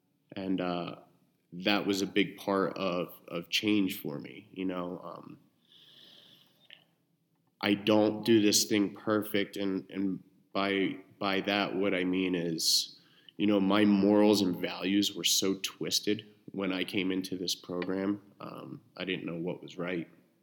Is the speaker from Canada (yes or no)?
no; Philadelphia, Pennsylvania, United States; I'm originally from Philadelphia, you know, and what brought me out here was, I had enough